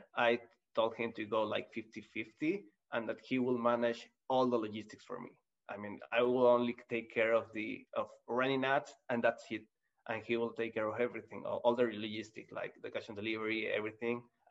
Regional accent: Peru; English is a second language; Chile. No, I'm from Peru.

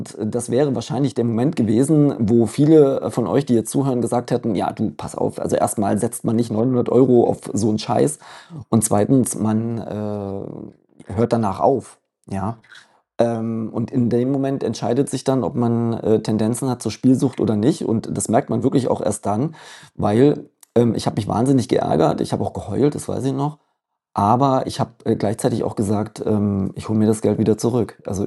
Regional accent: Dresden, Saxony, Germany; Aber ich bin mit Dresden aufgewachsen und in der Nähe von Dresden auch.

